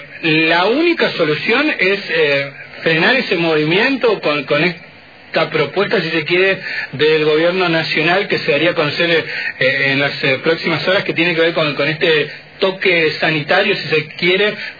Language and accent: Spanish; Argentina